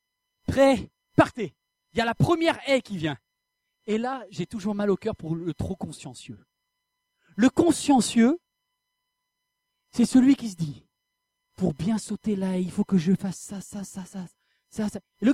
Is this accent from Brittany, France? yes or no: yes; Brittany, France; Moi, je viens de Bretagne, je sais ce que c'est.